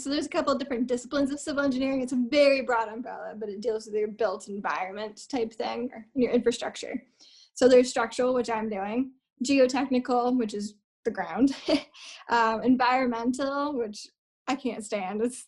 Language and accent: English; Lewiston, Maine, United States; I'm originally from Lewiston. I went to UMaine for civil engineering